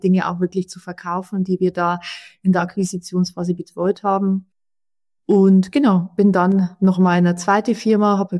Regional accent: Neumarkt in der Oberpfalz, Bavaria, Germany; Ich bin 38 Jahre alt mittlerweile. Ich komme aus der Oberpfalz, aus Neumarkt ursprünglich, also ein kleines Städtchen mit 40.000 Einwohnern. Von einem Bauernhof tatsächlich ursprünglich, also ganz, ganz traditionell aufgewachsen, wenn man so will.

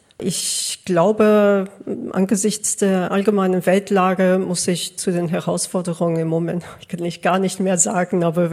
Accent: United Kingdom; born there; German is a second language; Ich bin gebürtige Britin

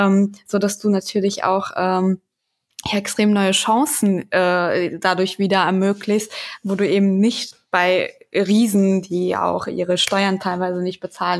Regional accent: Hesse, Germany; ich komme aus dem Wetteraukreis in Hessen

